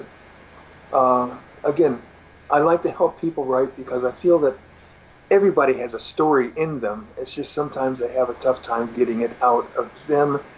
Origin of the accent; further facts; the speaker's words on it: California, United States; I was raised in Central California. In the summertime, it gets quite hot there.